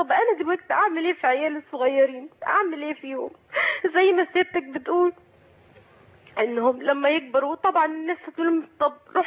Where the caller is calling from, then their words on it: Asyut, Asyut Governorate, Egypt; انا من اسيوط